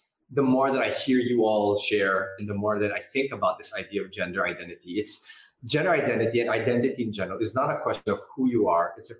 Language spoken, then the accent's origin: English; Philippines; And as a Filipino, you know, part of my identity growing up was, you know, we were convinced to believe that, you know, to be American was cooler, you know. Speaking like that, and we weren't allowed to speak Filipino at home.